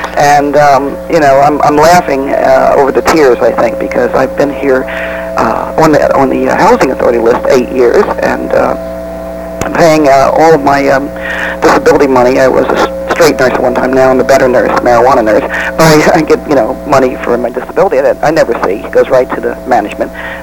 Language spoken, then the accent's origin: English; New York metropolitan area, United States; now in Santa Cruz, United States; I came out from New York, New Jersey area, moved to Santa Cruz about 8 years ago, and they snatched me up.